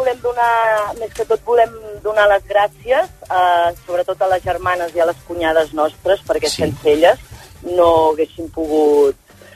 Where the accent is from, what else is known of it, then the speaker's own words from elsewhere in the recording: Vic, Catalonia, Spain; Ens vam casar el 22 d'abril de l'any 2022 a Osona, som de Vic